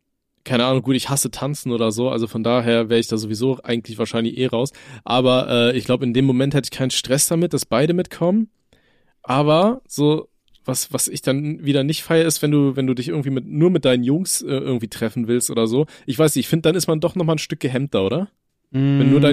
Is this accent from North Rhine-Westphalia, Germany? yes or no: yes; North Rhine-Westphalia, Germany; bei uns in NRW